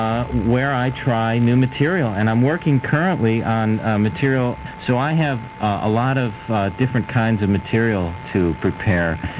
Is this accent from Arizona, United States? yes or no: yes; Tucson, Arizona, United States; But growing up in Tucson, Arizona, there was no one there to sort of, as a mentor, to go, oh, you know what you should do is comedy.